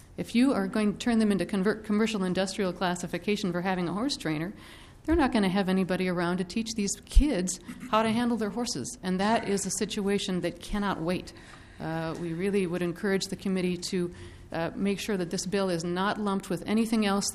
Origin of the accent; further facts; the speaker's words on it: Minnesota, United States; I'm an attorney from the Twin Cities area. I live in Roseville.